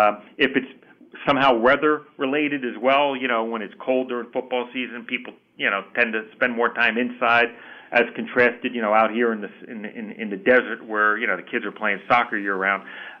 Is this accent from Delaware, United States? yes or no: yes; Delaware, United States; I grew up in Delaware, like I mentioned earlier, and grew up, you know, going to Atlantic City.